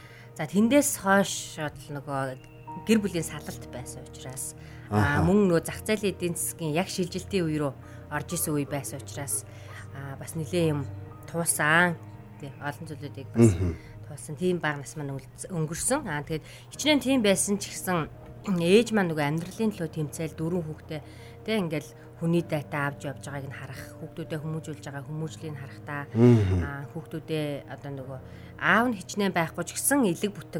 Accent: Erdene, Töv, Mongolia; born there; За, бага нас маань би ерөнхийдөө Төв аймгийн Эрдэнэ сумд төрсэн.

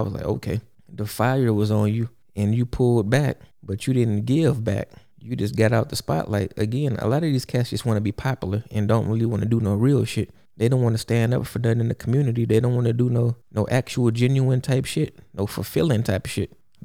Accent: Texas, United States; nobody really sweating that sandwich that crazy because, you know, I'm from Texas.

